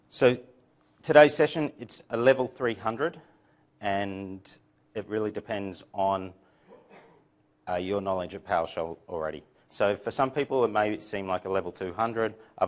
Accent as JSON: {"language": "English", "country": "Australia", "accent": "Aussie", "said": "I'm an Aussie as well. So I do tend to talk a bit of slang, Aussie slang"}